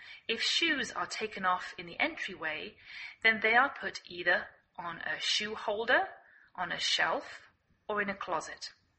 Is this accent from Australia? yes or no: no; England, United Kingdom; now in United States